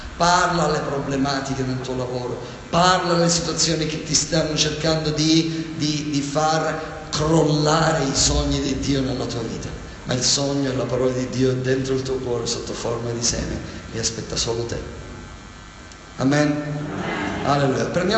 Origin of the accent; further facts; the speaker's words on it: Sicily, Italy; vengo dalla Sicilia